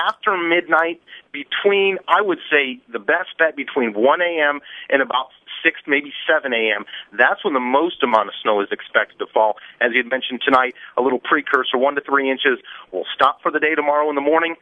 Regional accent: South Bend, Indiana, United States; also born or lived in Texas, United States; now in Michigan, United States; You know, I'm originally from Indiana, from South Bend, Indiana, where the snow is even more than what we see here in mid-Michigan. I spent 3 years in Texas

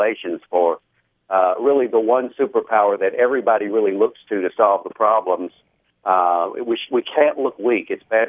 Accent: United States; as an American and one who's worked in this field, jubilation.

